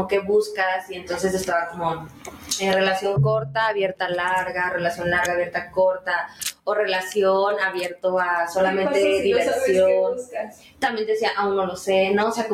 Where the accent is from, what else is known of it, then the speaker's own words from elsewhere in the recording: Mexico City, Mexico; nosotros que somos de la Ciudad de México